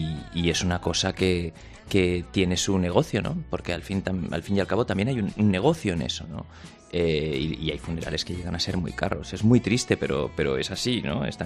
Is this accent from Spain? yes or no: yes; Spain; Cosa que yo creo que a nosotros, como españoles